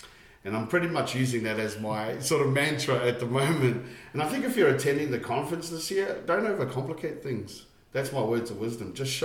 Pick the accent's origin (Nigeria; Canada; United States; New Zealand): New Zealand; I grew up in New Zealand.